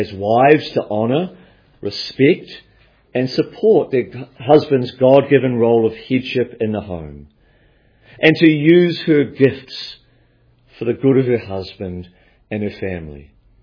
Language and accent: English; Victoria, Australia; a difficult thing in my home state of Victoria